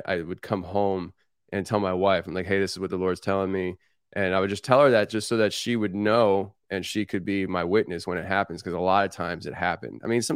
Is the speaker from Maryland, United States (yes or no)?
no; Kutztown, Pennsylvania, United States; So Pennsylvania, live in Tennessee now. And I grew up in Kutztown, Pennsylvania.